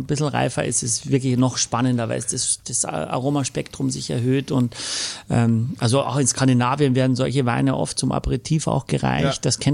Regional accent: Austria; auch als Österreicher finde ich, wächst eigentlich nirgends so guter Riesling wie in Deutschland.

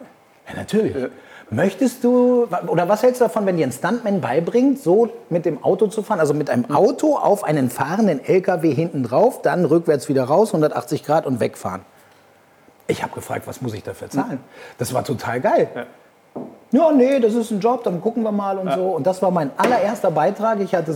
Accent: Argentina; und ich bin ja in Argentinien aufgewachsen.

